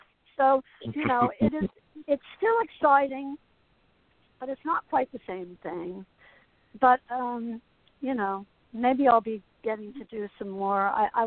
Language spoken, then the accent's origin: English; Asbury Park, New Jersey, United States; I grew up in Asbury Park. I grew up in Asbury Park, and I went to Asbury, school there, and my grandmother lived there, and I lived two blocks up from the Wonder Bar.